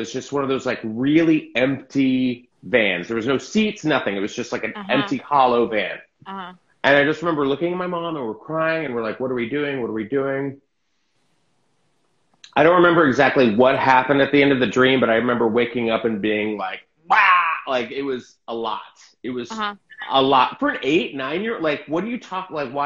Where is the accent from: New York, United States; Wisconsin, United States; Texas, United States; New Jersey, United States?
Texas, United States; San Antonio; also born or lived in Mississippi / Tennessee; So I was about 8 or 9. I grew up in Texas after Mississippi.